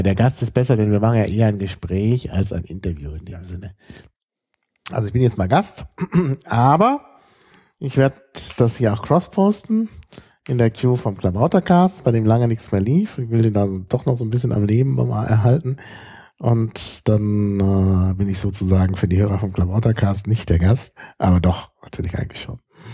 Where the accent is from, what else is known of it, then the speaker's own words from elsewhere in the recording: Dortmund, North Rhine-Westphalia, Germany; born there; now in Berlin, Germany; Also geboren bin ich in Dortmund. Aber eigentlich fühle ich mich seit Anfang 1998 so richtig als Berliner.